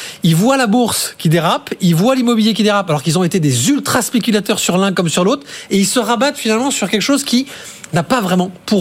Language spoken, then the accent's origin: French; Bordeaux, Nouvelle-Aquitaine, France; je suis un bon bordelais.